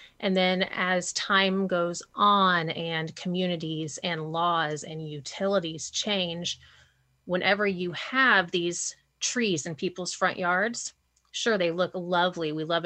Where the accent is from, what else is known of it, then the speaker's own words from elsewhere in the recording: Olney, Illinois, United States; Well, I grew up in Olney, so this is nothing new to me at all.